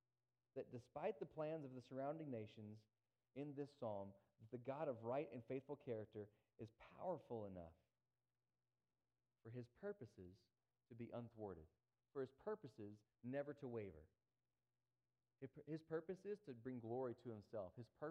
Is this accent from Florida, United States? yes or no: no; Texas, United States; now in Canada; I grew up in North Texas, not by the ocean. We live in Alberta.